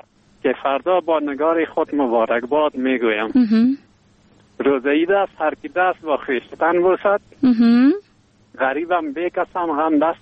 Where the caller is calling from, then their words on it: Parwan, Afghanistan; د پروان ولایت نه.